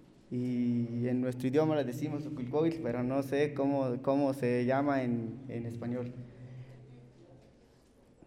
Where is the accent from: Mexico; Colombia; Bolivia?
Mexico; Santa María de Bosco; soy de Santa María de Bosco